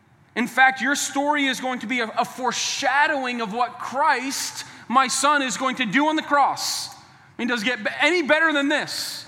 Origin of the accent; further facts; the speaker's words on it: New England, United States; we're from New England, man. Like when sports are on, we cheer. We get vocal.